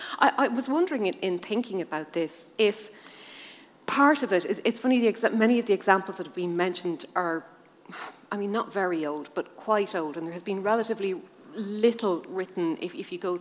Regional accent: Shannon, County Clare, Ireland; now in Dublin, Ireland; I remember when I first moved to Dublin as a student, I come from Shannon in Clare

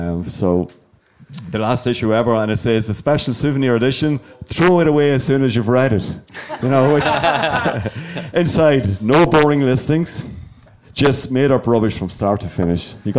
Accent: Dundalk, County Louth, Ireland; from my hometown of Dundalk, which my brother did.

